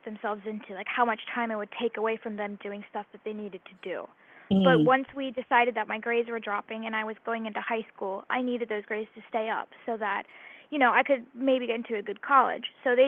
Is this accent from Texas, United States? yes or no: no; Richmond, Virginia, United States; So I was born and raised in Virginia, Richmond, Virginia, and I have lived here for, I've lived in the neighborhood that I am in for about 10 years.